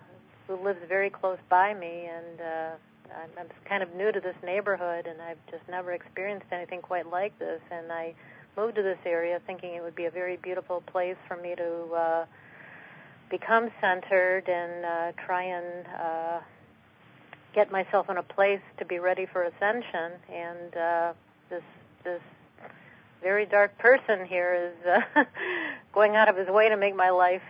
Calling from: Ontario, Canada; I'm calling from Ontario, Canada.

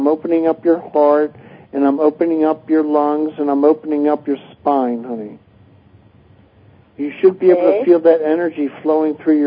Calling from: Rochester, New York, United States; I'm calling from Rochester, New York.

